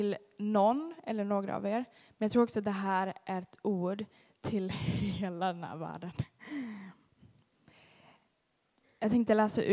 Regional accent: Umeå, Västerbotten County, Sweden; Jag kommer från Umeå, men jag har inte så mycket norrländsk dialekt, tyvärr.

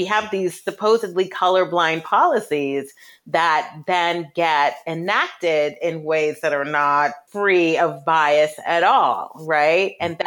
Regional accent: New York, United States; I mean, growing up in New York, like, you could never just go in a place and sit down.

